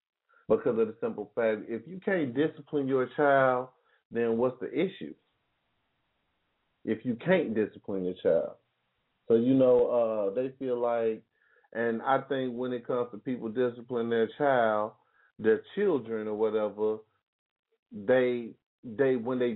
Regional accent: the South, United States; Me personally, I'm from the South, you know, so well.

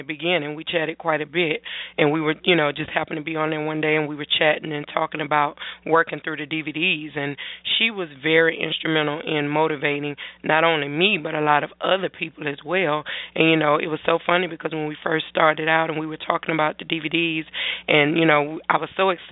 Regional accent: Atlanta, Georgia, United States; because I was born and raised in Atlanta. So I knew you back in the day when I was growing up

